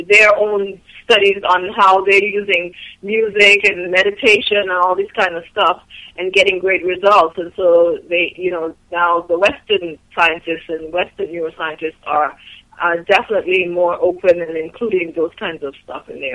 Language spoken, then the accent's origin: English; Trinidad & Tobago; growing up in Trinidad, and, you know, we were heavily influenced by African as well as French and Spanish and Indian and all these different cultures all mixed together.